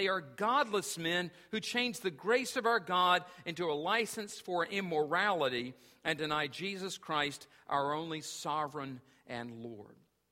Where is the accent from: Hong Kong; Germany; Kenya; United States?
United States; North Carolina; I grew up in North Carolina. We called it wrestling, okay, with an A.